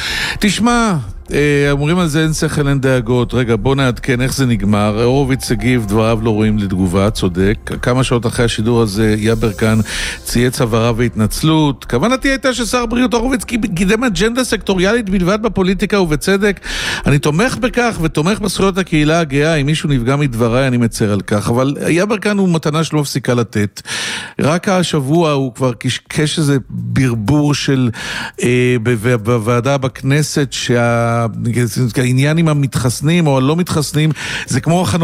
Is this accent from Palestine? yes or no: no; Holon, Tel Aviv District, Israel; ועוד גדלתי בחולון